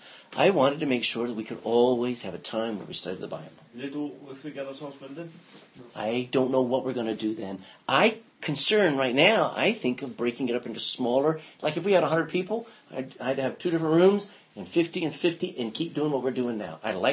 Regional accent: Texas, United States; also born or lived in New Jersey; now in Ireland; I come from Texas via New Jersey, and I come to Ireland, and I'm not indigenous to this area, but I am starting an indigenous church.

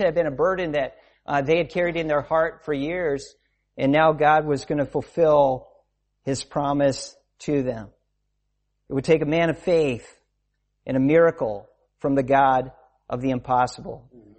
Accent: Scotland, United Kingdom; We're from Scotland. So I'm a Baptist minister on the south side of Edinburgh.

